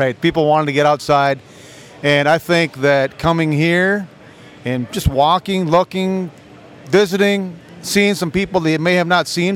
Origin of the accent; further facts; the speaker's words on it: Minnesota, United States; Yes, and I am from Minnesota, and yes, listeners, I did feel sorry for you